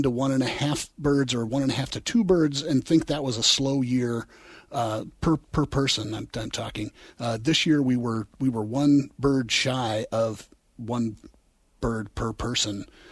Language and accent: English; Iowa, United States; I grew up hunting pheasants in Iowa